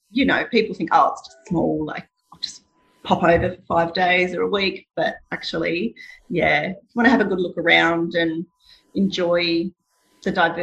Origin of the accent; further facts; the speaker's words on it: Tasmania, Australia; tell them that I'm from Tasmania